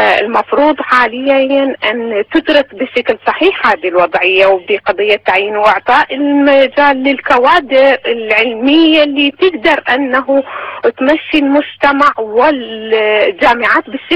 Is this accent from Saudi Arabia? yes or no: no; Iraq; يعني نحن كعراقيين نحب ان نقدم اي شيء لبلدنا اللي انحرمنا من عنده سابقا